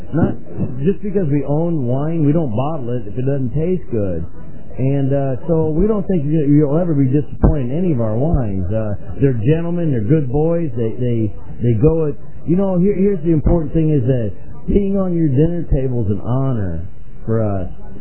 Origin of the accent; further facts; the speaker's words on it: San Francisco, California, United States; born there; now in Paso Robles, United States; I was born in San Francisco, and now I live in Paso Robles, 30 years in Paso